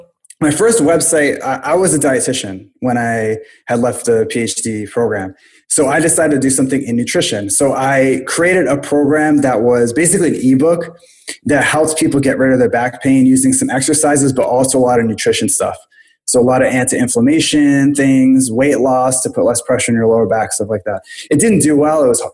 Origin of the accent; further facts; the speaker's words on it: Pawtucket, Rhode Island, United States; Well, I'm from a place called Pawtucket, Rhode Island, which is a stone's throw from Providence, Rhode Island.